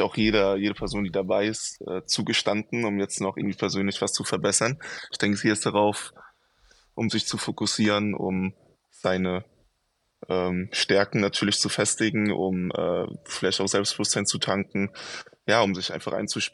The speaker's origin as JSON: {"language": "German", "town": "Mainz", "region": "Rhineland-Palatinate", "country": "Germany", "said": "Genau, ich bin aus der Mainzer Ecke. Da genau bin ich zu Hause"}